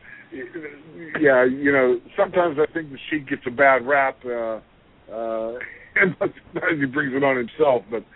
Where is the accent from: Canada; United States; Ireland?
United States; Pittsburgh, Pennsylvania; And then in my hometown, the Pittsburgh Steel Mills, you know, there was taverns on every corner, three or four taverns